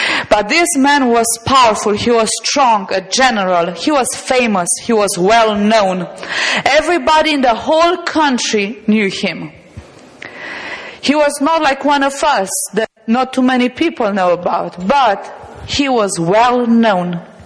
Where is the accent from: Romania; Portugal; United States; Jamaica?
Romania; Transylvania; English is a second language; I'm not from around here. Probably my accent gave it away. I'm from Romania, which is in Eastern Europe, and from Transylvania. That's what we call the part of the country where I come from.